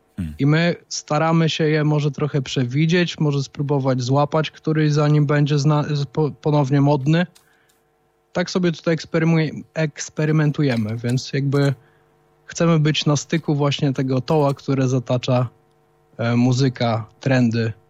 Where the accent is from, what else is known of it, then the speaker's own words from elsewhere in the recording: Łomża, Podlaskie Voivodeship, Poland; Znaczy, my jesteśmy z Łomży i chodziliśmy na tenisa razem